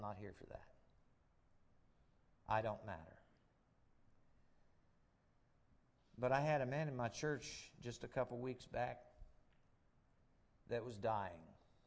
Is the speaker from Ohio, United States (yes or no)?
yes; Akron, Ohio, United States; I took my wife to see where I grew up in Akron, Ohio, on Britton Road, and I couldn't believe it.